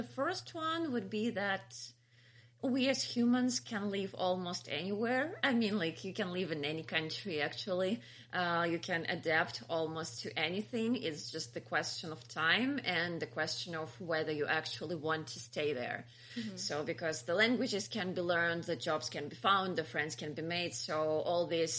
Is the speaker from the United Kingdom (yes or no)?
no; Belarus; now in Lithuania; before I even moved here, I've been to Lithuania quite a few times, because I come from Belarus.